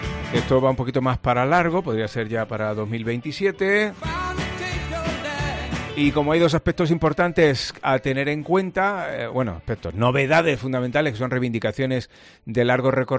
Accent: Chinchilla de Montearagón, Castilla-La Mancha, Spain; no soy de Albacete, soy de Chinchilla, estoy empadronado en Chinchilla, mi coche es de Chinchilla

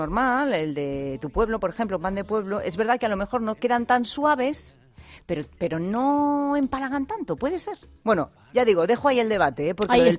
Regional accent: Maíde, Castile and León, Spain; Vamos a ver, yo lo hago con el pan de mi pueblo de Maíde, que para eso mi padre fue panadero

